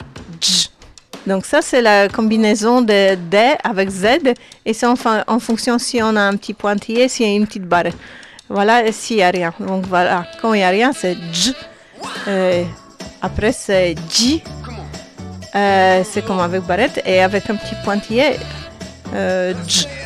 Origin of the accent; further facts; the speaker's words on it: Poland; French is a second language; now in France; Je viens de Pologne. Je vis en France, mais j'étais née en Pologne.